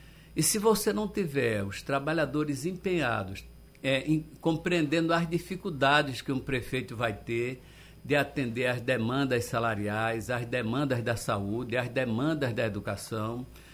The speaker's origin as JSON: {"language": "Portuguese", "town": "Olinda", "region": "Pernambuco", "country": "Brazil", "tie": "born there", "said": "Eu nasci em Salgadinho, Olinda. Então eu aprendi a nadar em Olinda"}